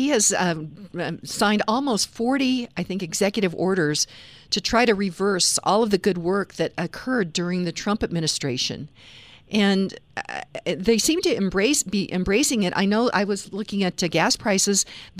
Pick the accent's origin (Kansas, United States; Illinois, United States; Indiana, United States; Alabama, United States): Kansas, United States; I am from Western Kansas, a farming, ranching community.